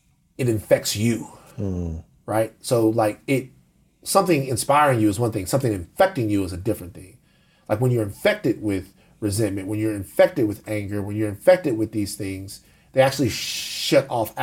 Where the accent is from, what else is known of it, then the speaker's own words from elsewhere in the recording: the South, United States; You need to have that look in your eye that sometimes like, I'm from the South.